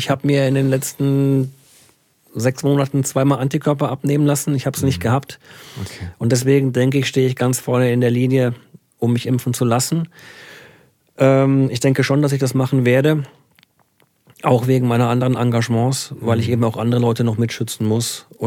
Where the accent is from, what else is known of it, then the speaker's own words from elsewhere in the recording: Würzburg, Bavaria, Germany; ich wieder in meine alte Heimat Würzburg reisen konnte